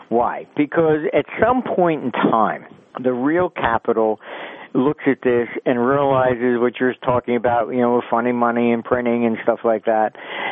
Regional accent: United States; Look, I'm not British. I'm American.

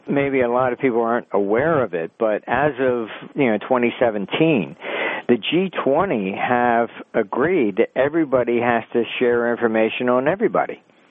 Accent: United States; Look, I'm not British. I'm American.

